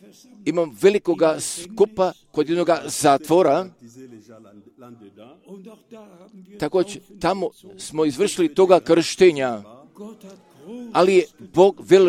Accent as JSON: {"language": "Serbian", "country": "Romania", "second_language": "Serbian", "said": "Mi dolazimo iz Rumunije i da predamo pozdrava iz Rumunije."}